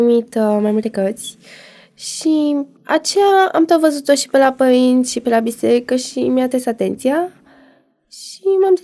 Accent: Lipova, Arad County, Romania; now in Bucharest, Romania; Eu vin din Arad, Lipova.

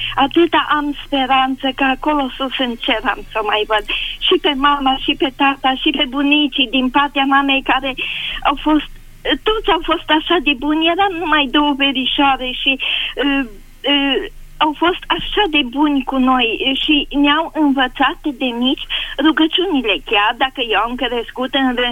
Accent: Deva, Hunedoara County, Romania; că eu sunt din Deva

